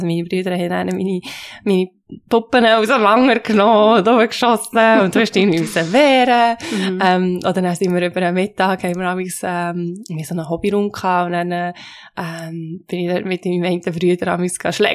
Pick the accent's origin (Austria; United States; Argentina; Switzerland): Switzerland; Ich bin Schweizerin, Italienerin, Madagassin